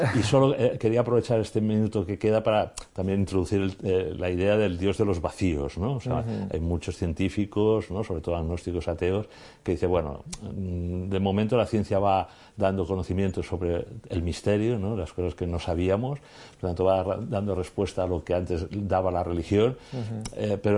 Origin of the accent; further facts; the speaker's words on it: Catalonia, Spain; Que está en mi tierra, ¿no? En Cataluña, sí